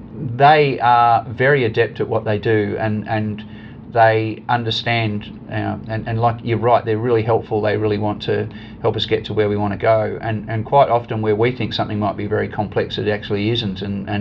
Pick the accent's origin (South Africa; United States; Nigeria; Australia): Australia; Victoria; So I'm from the Surf Coast. I've lived for 30 years in amongst that surf culture